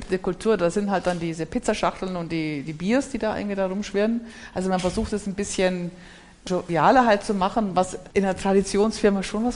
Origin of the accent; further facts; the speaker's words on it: Bavaria, Germany; Ich bin aus Bayern, das läuft eh von selber